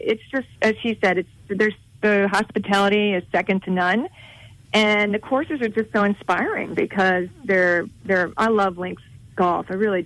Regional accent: Ohio, United States; moved away as an adult; also born or lived in Tampa, Florida; now in New York City, United States; I grew up in the Midwest, in Ohio, and then I went to school at South Florida in Tampa and then came to New York City.

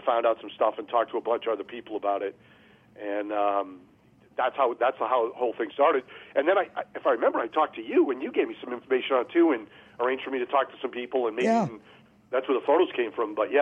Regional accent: Massachusetts, United States; Yeah, so I grew up in Massachusetts, and there's one Seth Rainer way.

